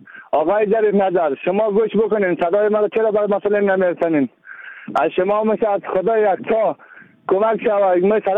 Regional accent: Daykundi, Afghanistan; ما از افغانستان هستیم، ما هم بچه افغانستان هستیم.

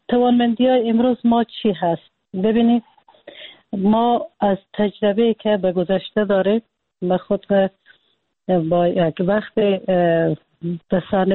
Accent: Afghanistan; ما وقتی که بیرون از افغانستان هستیم

